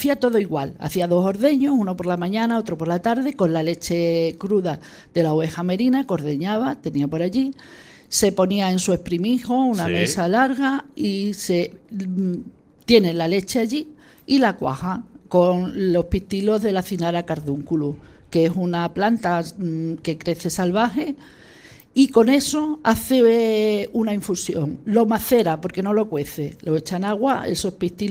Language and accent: Spanish; Casar de Cáceres, Extremadura, Spain; Cuando te preguntan, ¿de dónde eres? Pues de Casar de Cáceres.